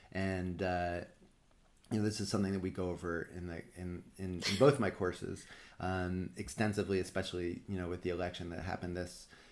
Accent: Brooklyn, New York, United States; now in Washington, D.C., United States; No, I'm actually originally from where you are right now. I grew up in Brooklyn Heights. And I'm a New Yorker. I'm a proud New Yorker. Even though I'm in D.C., I still am a New Yorker

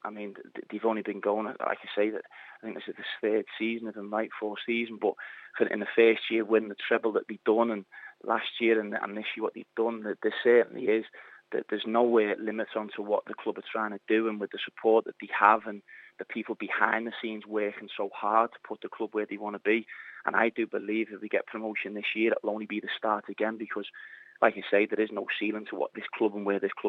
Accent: Liverpool, North West England, United Kingdom; my hometown in Liverpool

